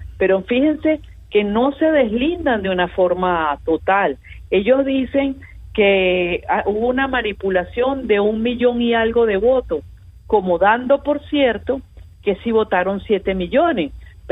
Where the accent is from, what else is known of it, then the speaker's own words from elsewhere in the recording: Venezuela; nosotros no somos una isla, nosotros no somos los cubanos.